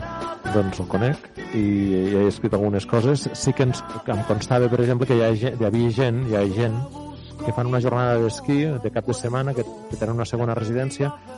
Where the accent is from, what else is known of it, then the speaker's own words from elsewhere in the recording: Rialp, Catalonia, Spain; Jo soc de Rialp i conec la zona.